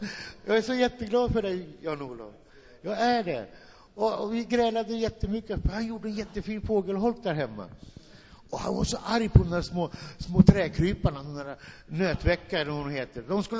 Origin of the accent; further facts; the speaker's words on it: Finland; Swedish is a second language; also born or lived in Norway; now in Sweden; För jag är inte svensk medborgare. Jag är finsk medborgare. Jag har bott i Norge.